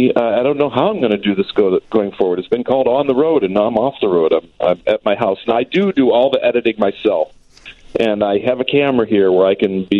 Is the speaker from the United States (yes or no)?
yes; Toledo, Ohio, United States; Ohio, Toledo, Ohio. Not far from you.